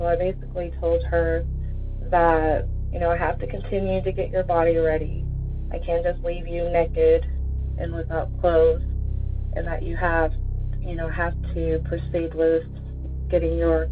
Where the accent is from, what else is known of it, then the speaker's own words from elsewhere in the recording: Texas, United States; I'm from Texas.